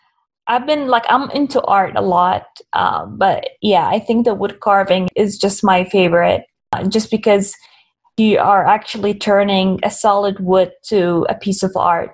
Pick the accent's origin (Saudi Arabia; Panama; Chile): Saudi Arabia; Eastern Province; English is a second language; moved away as an adult; also born or lived in Texas, United States / Washington, D.C., United States; now in Draper, United States; I'm from Saudi Arabia, from the East Province in Saudi Arabia. And I moved to the United States in 2011. And I lived in different states. I lived in Texas for a while, and then I moved to Washington, D.C. And now I live in Draper, Utah.